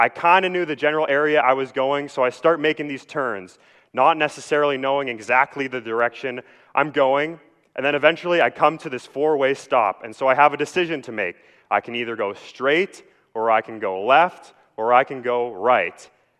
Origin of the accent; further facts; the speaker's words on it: Vernon, British Columbia, Canada; If you do not know, I grew up in Vernon, BC, and I moved down here a little over a year ago.